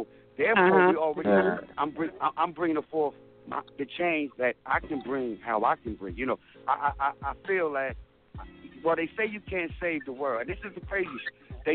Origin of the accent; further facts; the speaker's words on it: White Plains, New York, United States; I'm from White Plains, New York. No question. Shout out to White Plains.